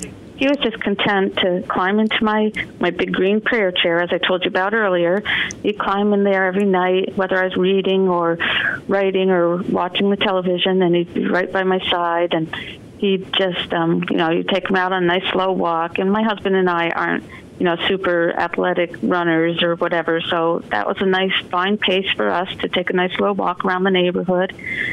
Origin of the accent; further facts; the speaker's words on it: Vermont, United States; even though I grew up in Vermont, but it wasn't a real country farm or anything.